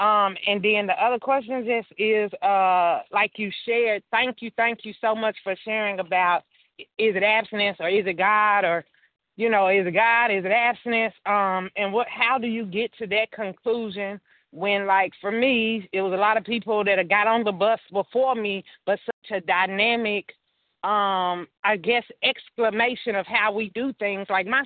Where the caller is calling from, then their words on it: Tennessee, United States; in Tennessee.